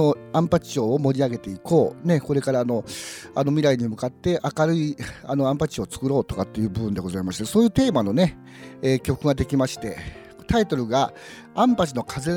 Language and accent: Japanese; Gifu, Japan; はい、もう本当に私の地元でございまして、